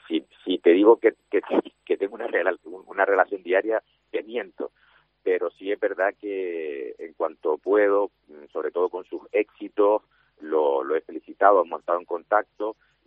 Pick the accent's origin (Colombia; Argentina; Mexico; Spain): Spain; Canary Islands; cuando dije antes que como canario